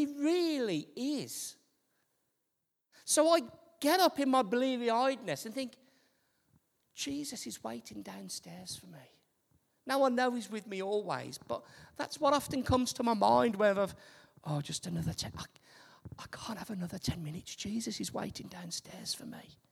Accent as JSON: {"language": "English", "region": "Wales", "country": "United Kingdom", "accent": "Brummie", "said": "people say, oh, you're not from round here, are you? I say, no, I'm from the Rhondda."}